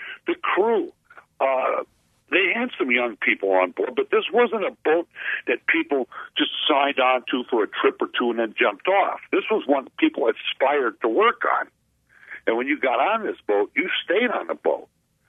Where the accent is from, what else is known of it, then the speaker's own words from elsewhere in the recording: Milwaukee, Wisconsin, United States; now in Kenosha, United States; I was raised in Milwaukee, and even though I was living here in Kenosha when the Fitzgerald went down